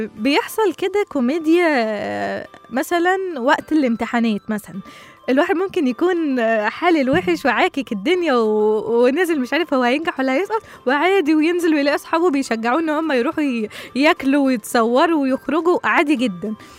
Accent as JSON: {"language": "Arabic", "country": "Egypt", "said": "واحنا كشعب مصري معروفين ان الشعب المصري يعني معروف بخفة دمه"}